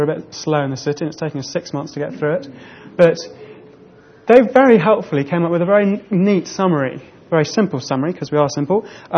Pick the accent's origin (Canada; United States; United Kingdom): United Kingdom; England; but I'm English